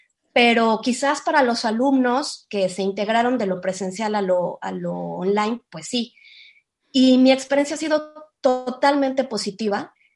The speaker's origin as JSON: {"language": "Spanish", "country": "Mexico", "said": "Yo estoy en México, yo soy mexicana y soy maestra de español hace poquito tiempo."}